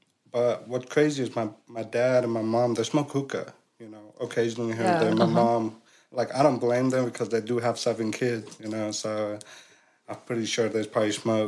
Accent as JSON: {"language": "English", "region": "California", "country": "United States", "tie": "born or raised there", "said": "I grew up in California, but I have six older brother. I'm the seventh."}